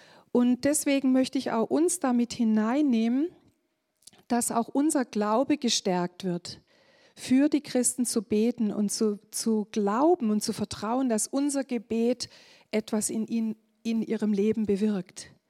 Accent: Schramberg, Baden-Württemberg, Germany; Ich komme aus Schramberg im mittleren Schwarzwald, also ein bisschen über eine Stunde von hier zu fahren gewesen.

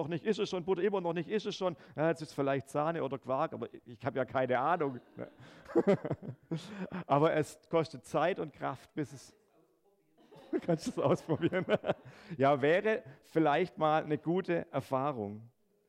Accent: Hemmingen, Baden-Württemberg, Germany; bei uns im Strohgäu, also aus Hemmingen, wo ich herkomme

